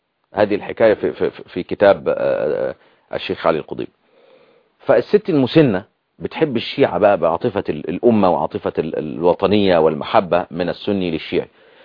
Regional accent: Upper Egypt, Egypt; عندنا في الصعيد

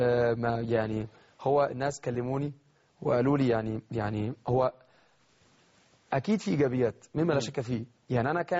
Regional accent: Egypt; واصلا محلات الالكترونيات عندنا في مصر قليله اصلا جدا.

